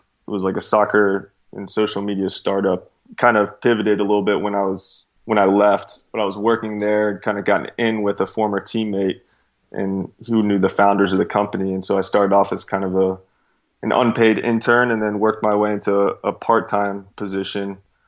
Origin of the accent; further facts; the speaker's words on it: Charlotte, North Carolina, United States; I went to train with Charlotte Eagles, my hometown team.